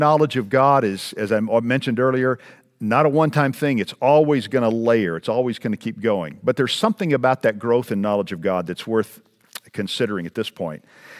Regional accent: Texas, United States; About the only other thing that grows above the ground where I grew up in West Texas is cactus.

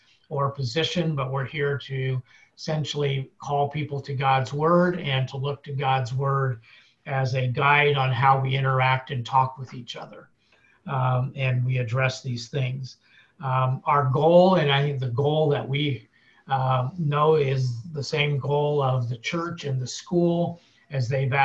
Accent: Portland, Oregon, United States; I'm from Portland, Oregon, and Roger is from Salem, so we're at least close.

